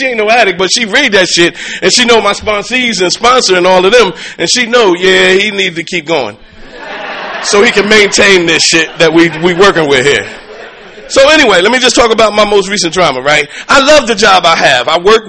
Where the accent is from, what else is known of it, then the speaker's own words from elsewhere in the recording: Trenton, New Jersey, United States; By the way, I'm from Trenton, New Jersey, capital area, Narcotics Anonymous.